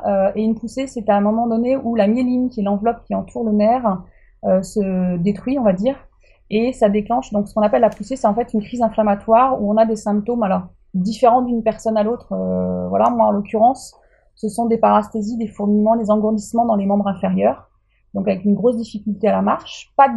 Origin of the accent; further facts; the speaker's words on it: Brittany, France; je suis bretonne déjà, ça c'est un point commun qu'on a ensemble, c'est que c'est la Bretagne est notre terre d'énergie. Voilà, donc toi au sud, moi au nord, mais voilà, moi je suis du côté du Cap Fréhel, dans un petit village qui s'appelle Pleurien.